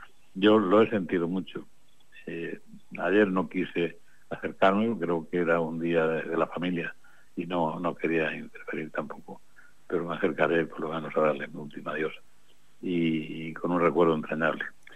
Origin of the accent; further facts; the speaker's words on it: Torrevieja, Valencian Community, Spain; Yo lo conocí a él y a su hermano Pedro, pues de toda la vida, porque somos de Torrevieja y La Mata, es lo mismo.